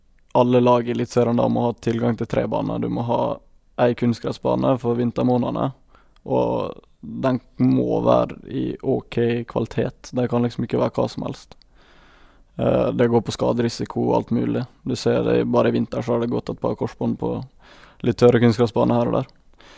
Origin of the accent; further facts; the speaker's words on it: Spjelkavik, Møre og Romsdal, Norway; Vi kommer fra Spjelkavik, så vi har alltid hatt en gressbane tilgjengelig.